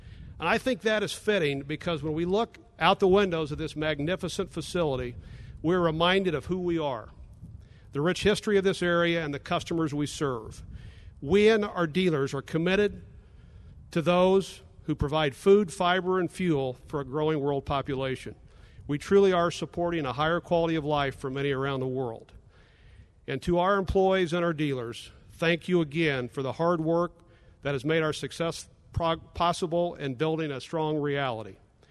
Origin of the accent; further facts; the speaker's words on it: Kansas, United States; You know, my roots personally are here. I grew up in Kansas and spent a lot of my career here in the Kansas City area.